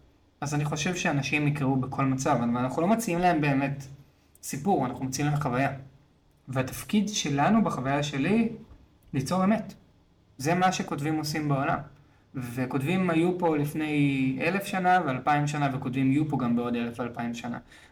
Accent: Tel Aviv, Tel Aviv District, Israel; גדלתי בצפון תל אביב, וכי ילד בגיל 14-15

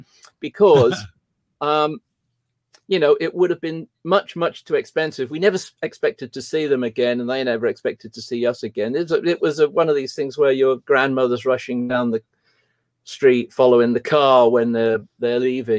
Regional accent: Cambridge, East of England, United Kingdom; because I came from Cambridge, which is like 10 miles down the road, where you can see Ely Cathedral.

